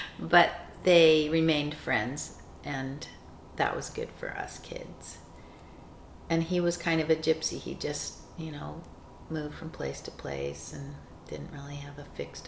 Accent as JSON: {"language": "English", "town": "Reno", "region": "Nevada", "country": "United States", "tie": "born or raised there", "also_born_or_lived": "San Francisco", "said": "I was born in Reno, Nevada in 1957 at St. Mary's Hospital. And I lived in Reno much of my life until I had a freshman year of college away, and I lived in San Francisco for a few years."}